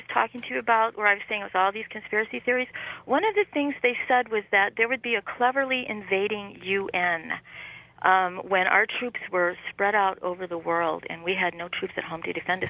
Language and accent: English; Royal Oak, Michigan, United States; I talked to you in July, and I'm from Royal Oak.